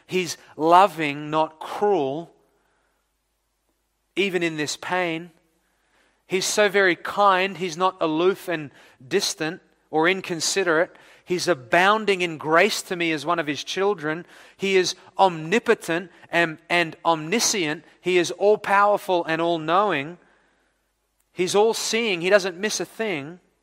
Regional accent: Victoria, Australia; also born or lived in California, United States; now in New Zealand; Prior to coming here to New Zealand, obviously we're originally from Victoria, Australia.

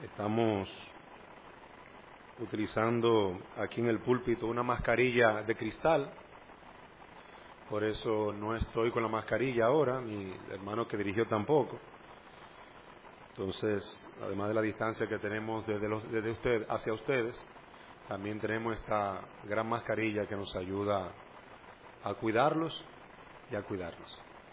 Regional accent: Dominican Republic; nuestra responsabilidad como dominicanos

